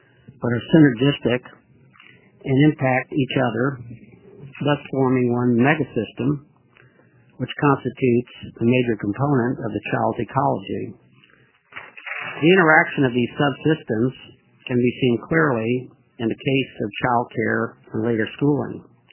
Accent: Connecticut, United States; and they're called, in my home state of Connecticut, they're also called family resource centers

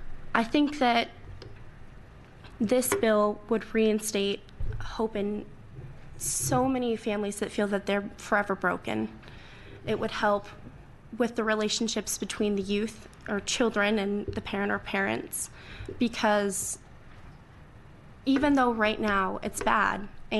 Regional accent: Vernonia, Oregon, United States; I grew up in Columbia County, a very small county in a small town, Vernonia, Oregon.

